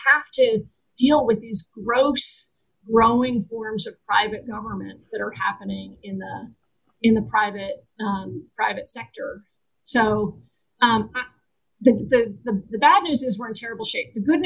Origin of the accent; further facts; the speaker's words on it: Vermont, United States; I grew up in Vermont. I was there in 94, living there in 94